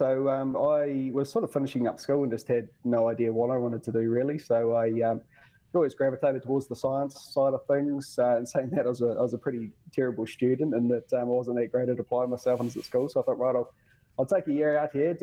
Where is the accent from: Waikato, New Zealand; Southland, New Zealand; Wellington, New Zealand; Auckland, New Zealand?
Waikato, New Zealand; Whangamata; moved away; I am originally from New Zealand, so a little town called Whangamata, which no one would have heard of. It's okay. It's a little beach town of the Coromandel Peninsula in the North Island there.